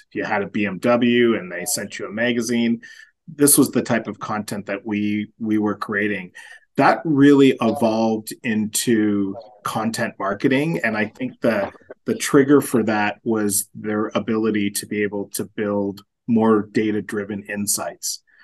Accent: Canada; moved away as an adult; also born or lived in Toronto / New York / London; now in Bermuda; Well, I'm a Canadian who basically moved to Bermuda about 6 years ago, but I've spent the majority of my career in Toronto, some stints in New York, a very short stint in London

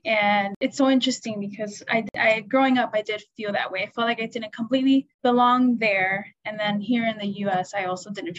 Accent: Mexico; now in Chicago, United States; I could also consider Chicago my home, but I'm from Mexico and I'm very proud. So I always say I'm from both.

